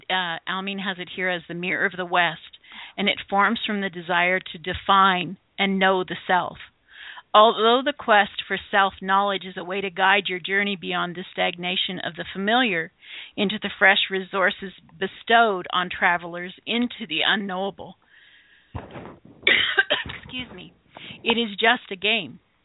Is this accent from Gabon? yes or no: no; Venezuela; Because I grew up foreign, like I grew up in Venezuela, so the poverty was around